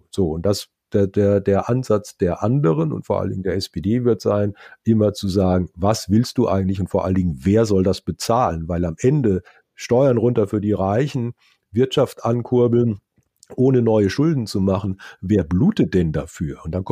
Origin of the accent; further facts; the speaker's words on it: Wiesloch, Baden-Württemberg, Germany; ich komme ja quasi aus dem Land, wobei das ist jetzt, also der Ort, wo ich aufgewachsen bin, Wiesloch, hat 20.000 Einwohner, ja, ist jetzt auch nicht so ganz klein, aber schon Land.